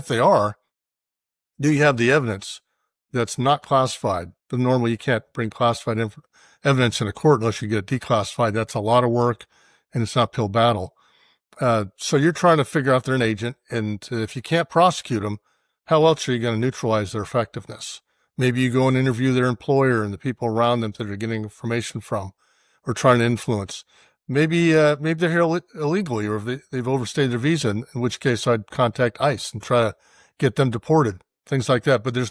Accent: California, United States; I'm from Southern California, so I put in for that.

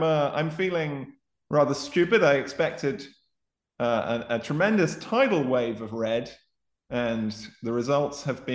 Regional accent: United Kingdom; Perhaps one thing that's relevant to us as British conservatives of various stripes

